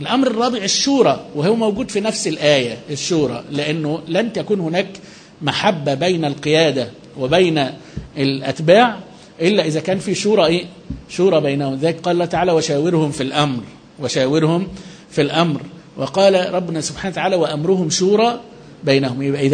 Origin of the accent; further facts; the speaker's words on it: Alexandria, Alexandria Governorate, Egypt; احنا عندنا في اسكندريه 2000 مسجد نقيم فيهم الجماعه